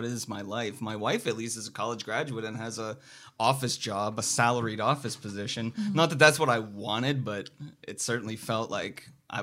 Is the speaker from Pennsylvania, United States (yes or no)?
yes; Altoona, Pennsylvania, United States; So we moved close to a city. I mean, I came from Altoona, Pennsylvania.